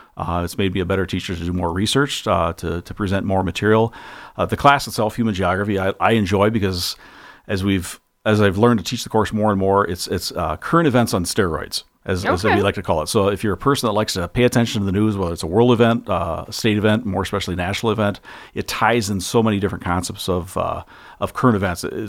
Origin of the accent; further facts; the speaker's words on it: Potosi, United States; I had a longtime superintendent growing up in Potosi